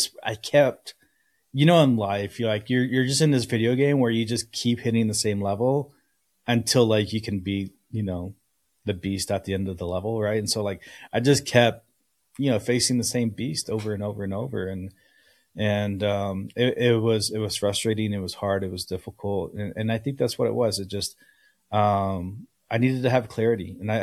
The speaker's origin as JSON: {"language": "English", "town": "Hatch", "region": "New Mexico", "country": "United States", "tie": "born or raised there", "said": "But in my hometown, which is I live in New Mexico, Hatch, New Mexico, which is 30 minutes from here, is the chili capital of the world."}